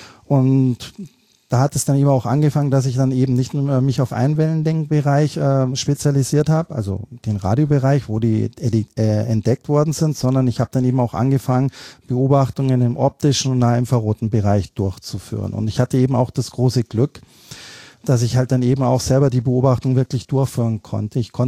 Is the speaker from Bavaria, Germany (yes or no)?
yes; Munich, Bavaria, Germany; now in Spain; Also ich komme ja aus München und ich bin wirklich sehr heimatverbunden